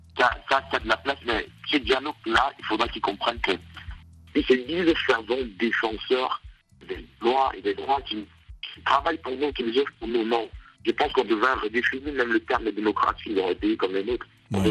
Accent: Cameroon; en tant que Camerounais qui vit au Cameroun et qui vit la réalité socio-politique et économique du Cameroun

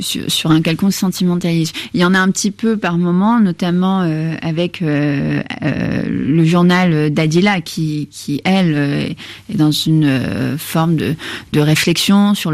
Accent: Algeria; j'ai grandi en Algérie, je suis née en Algérie, mais j'ai un peu vécu à l'étranger, je suis revenue en 94

